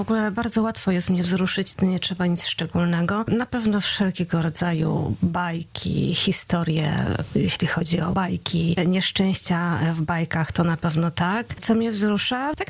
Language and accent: Polish; Kielce, Świętokrzyskie Voivodeship, Poland; Pochodzę z Kielc. I co tu nakręcić o Kielcach?